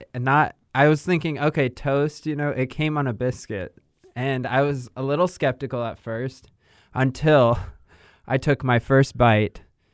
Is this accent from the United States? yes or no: yes; Findlay, Ohio, United States; I'm from Findlay, Ohio.